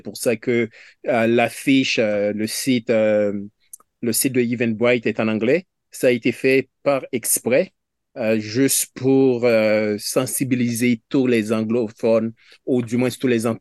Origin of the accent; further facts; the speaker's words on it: Haiti; now in Canada; je suis haïtien